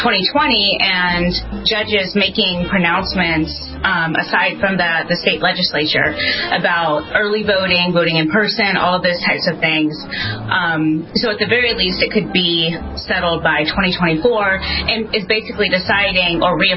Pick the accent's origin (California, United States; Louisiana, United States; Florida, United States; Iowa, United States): Florida, United States; Well, I'm actually originally from Florida